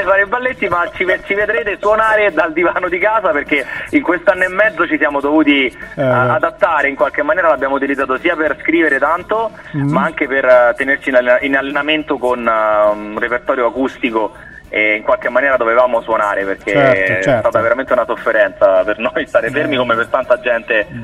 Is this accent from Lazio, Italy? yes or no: yes; Fiumicino, Lazio, Italy; Saremo live venerdì questo a Fiumicino, quindi dalle nostre parti.